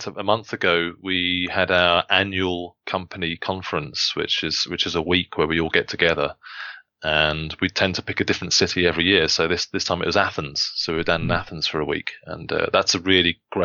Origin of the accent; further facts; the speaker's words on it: England, United Kingdom; now in Switzerland; I'm an Englishman, so since I moved over to the Swiss Alps